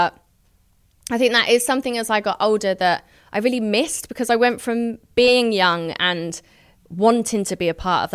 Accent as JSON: {"language": "English", "country": "United Kingdom", "said": "we're British. We don't do that."}